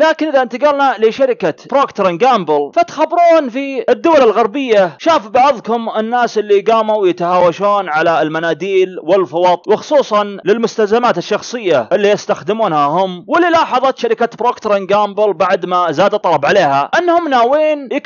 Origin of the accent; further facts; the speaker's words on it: Riyadh, Riyadh Province, Saudi Arabia; ولا في المحلات اللي تلقونها في المعيقلية عندنا في الرياض ولا سويقة